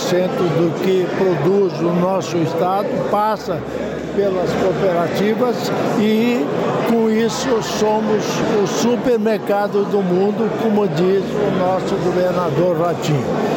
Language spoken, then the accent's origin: Portuguese; Paraná, Brazil; a gente tem que ter orgulho, como paranaense, pelas cooperativas que são o esteio desse estado.